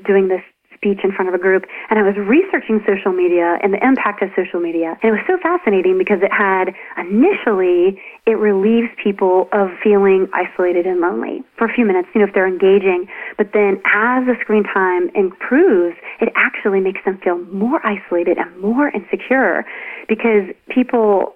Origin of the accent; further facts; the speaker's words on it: Appalachia, United States; I'm from Appalachia. I mean, there's a lot of poverty. It's a poverty-stricken area.